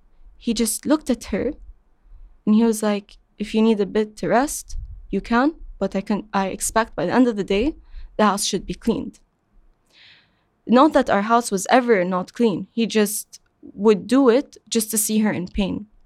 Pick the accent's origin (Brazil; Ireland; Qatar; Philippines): Qatar; So I was born and raised in Qatar my entire life. I went to the same school my entire life. I lived in the same home my entire life.